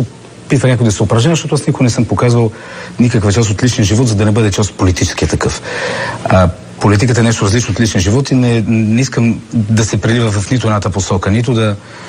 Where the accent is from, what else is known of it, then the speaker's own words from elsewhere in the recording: Sofia, Sofia City, Bulgaria; роден съм в София, поредно поколение съм роден в този град. Убеден български националист-патриот.